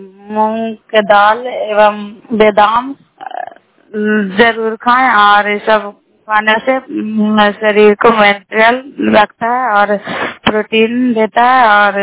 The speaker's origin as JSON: {"language": "Hindi", "town": "Bairiganj", "region": "Bihar", "country": "India", "said": "नालंदा जिला कराय ब्लॉक मकराता पंचायत ग्राम बैरीगंज की निवासी हूँ और कराय ब्लॉक की निवासी हूँ।"}